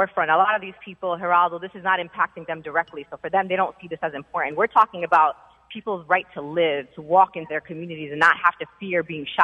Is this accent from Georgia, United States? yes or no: no; Brooklyn, New York, United States; I'm from Brooklyn, New York.